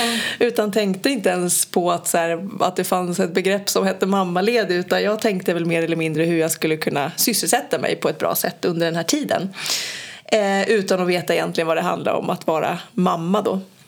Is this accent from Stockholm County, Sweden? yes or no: no; Norrköping, Östergötland, Sweden; Jag är ju från Norrköping.